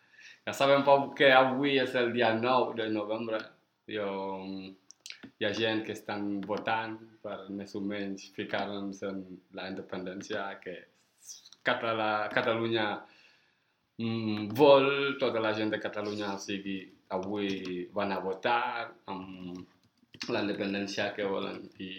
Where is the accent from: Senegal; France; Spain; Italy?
Senegal; Clar, és que jo soc del Senegal i ho estic veient molt, no?